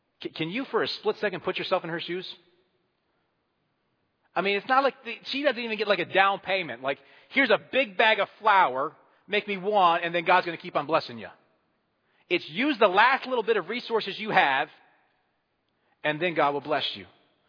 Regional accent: Pennsylvania, United States; also born or lived in Georgia; I mentioned I went to high school in Georgia. I grew up in Pennsylvania. Went to Georgia. There was some culture shock. They talk different.

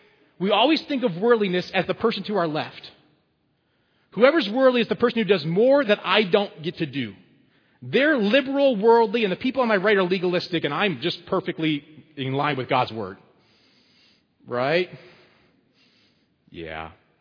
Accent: Hershey, Pennsylvania, United States; I grew up in Pennsylvania, Hershey, Pennsylvania area, Lancaster County, Pennsylvania area. It was an interesting place to grow up.

